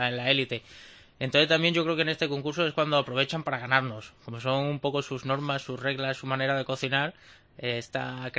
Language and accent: Spanish; Spain; lo bueno que tenemos en España es esa capacidad de ayudarnos